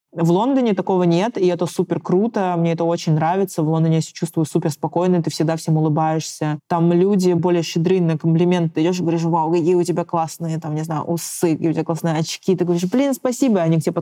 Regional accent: Kamchatka Krai, Russia; also born or lived in Saint Petersburg / Moscow; now in London, United Kingdom; я все-таки росла не в Бурятии, я росла на Камчатке, я очень много лет жила в Петербурге и в Москве.

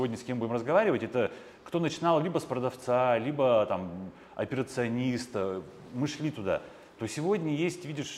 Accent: Tyumen, Tyumen Oblast, Russia; я как бы вырос в Тюмени, работал в Тюмени там офисным сотрудником, да, и как бы особо из Тюмени никуда не переезжал.

